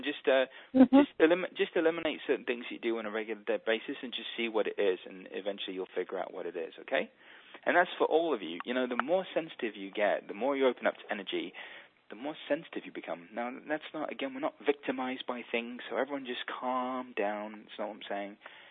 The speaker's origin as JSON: {"language": "English", "region": "England", "country": "United Kingdom", "said": "I'm English, can't help it"}